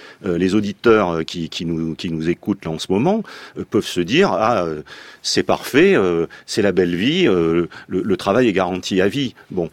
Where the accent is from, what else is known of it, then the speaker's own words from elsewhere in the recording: Auvergne-Rhône-Alpes, France; Bon, donc ça veut dire que moi je suis savoyard aussi.